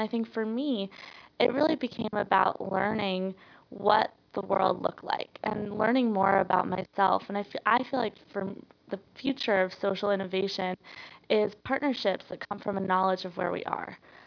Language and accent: English; Denver, Colorado, United States; I grew up in Denver, went to Wesleyan, and felt like I just didn't know what was out there.